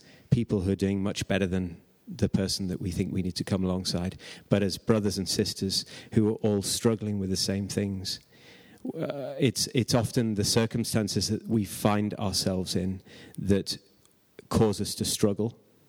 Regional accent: United Kingdom; I'm British.

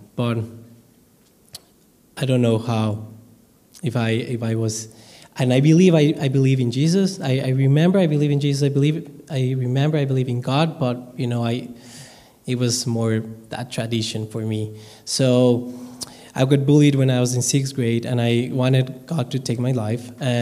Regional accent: Mexico City, Mexico; English is a second language; I was born in a Christian home. I'm from Mexico City, the capital of Mexico.

